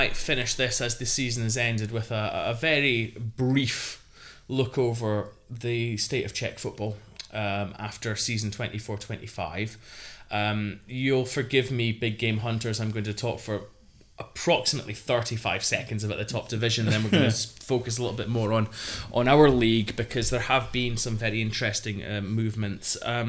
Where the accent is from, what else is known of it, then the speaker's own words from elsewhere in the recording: Scotland, United Kingdom; But in the back of my mind, as someone from the northeast of Scotland